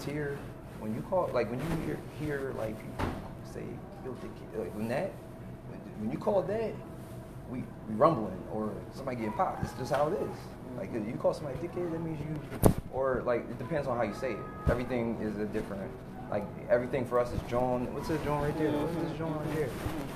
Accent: Philadelphia, Pennsylvania, United States; I'm from Philly, so you already know what we do.

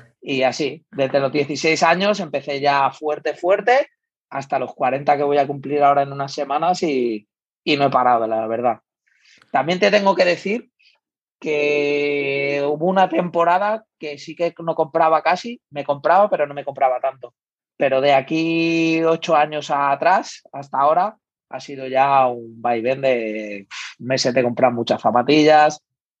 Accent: Spain; now in Rotterdam, Netherlands; Como bien has dicho, soy de España.

